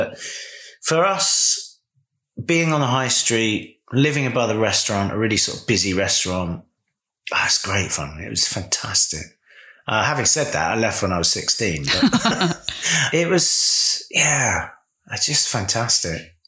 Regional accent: Deal, South East England, United Kingdom; You know, my parents had a restaurant on the high street, so we were right in the thick of it. I think Deal's great if you're in the thick of it

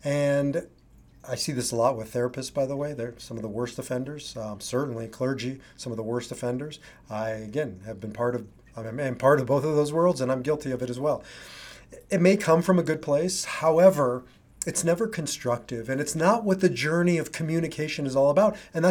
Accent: Omaha, Nebraska, United States; I grew up in Omaha, Nebraska, and most of my friends were evangelical Christians.

